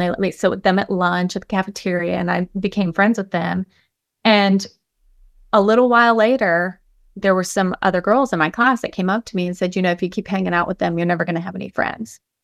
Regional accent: Florida, United States; born there; also born or lived in Colorado; And I was born in Florida. We lived in Colorado. And I moved back to Central Florida long enough ago.

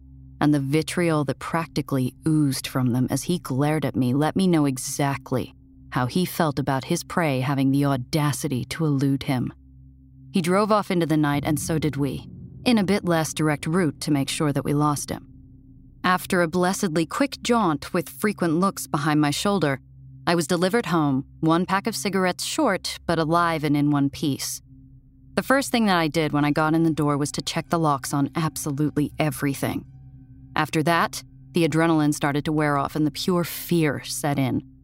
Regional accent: New York, United States; I'd never lived anywhere except my home state of New York

